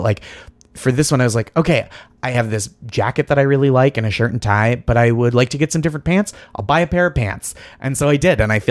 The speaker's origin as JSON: {"language": "English", "town": "Boston", "region": "Massachusetts", "country": "United States"}